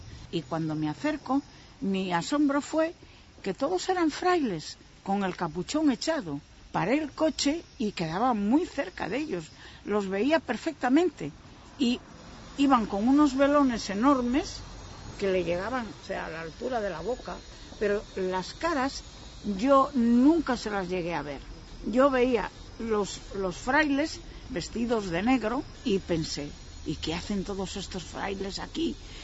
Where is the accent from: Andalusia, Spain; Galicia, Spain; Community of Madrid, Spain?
Galicia, Spain; En 7 minutos estaba en mi pueblo, que está de allí como a, vamos a ver, 15, 17 kilómetros.